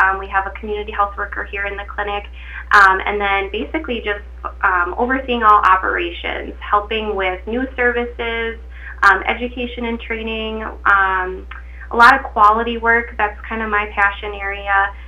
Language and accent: English; Dawson, Minnesota, United States; I am originally from the Dawson-Boyd area, grew up there and graduated from Dawson High School